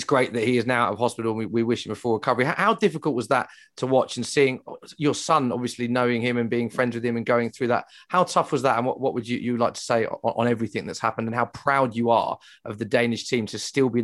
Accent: England, United Kingdom; as an Englishman, you think that Wembley's the pinnacle.

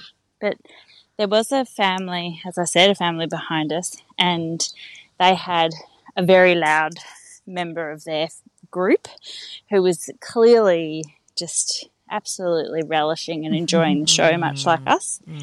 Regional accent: Perth, Western Australia, Australia; I'm from Perth.

